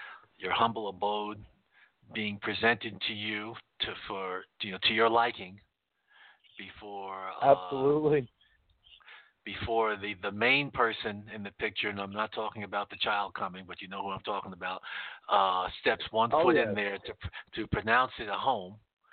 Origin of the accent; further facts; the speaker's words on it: East Coast, United States; growing up on the East Coast, being on Eastern Standard Time, we loved it